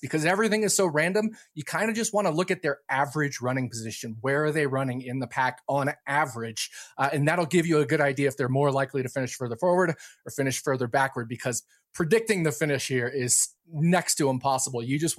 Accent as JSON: {"language": "English", "region": "Virginia", "country": "United States", "tie": "born or raised there", "said": "And as a kid growing up in Virginia, North Carolina is the hotbed of NASCAR, right?"}